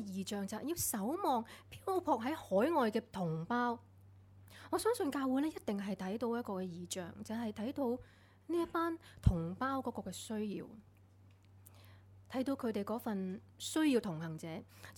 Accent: Hong Kong; 佢因为佢知道我从香港嚟，佢就估我识得普通话。其实我啲普通话真系好麻麻地嘅啫。

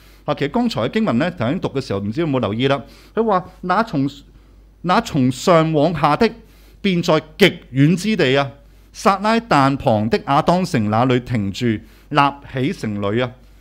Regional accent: China; 我哋中国人有句说话叫见步行步。

